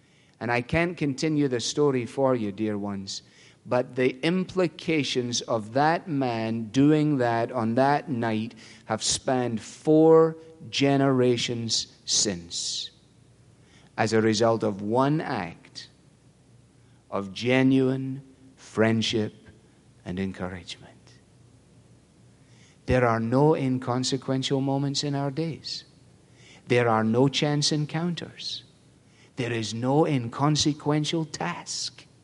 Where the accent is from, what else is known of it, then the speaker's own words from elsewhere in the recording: Glasgow, Scotland, United Kingdom; I was brought up in Glasgow. Glasgow was the second city of the British Empire.